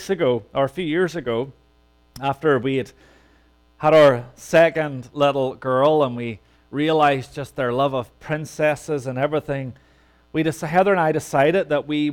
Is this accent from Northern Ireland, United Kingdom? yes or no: yes; Northern Ireland, United Kingdom; growing up in Northern Ireland, there were two places that I knew about that were a dream vacation.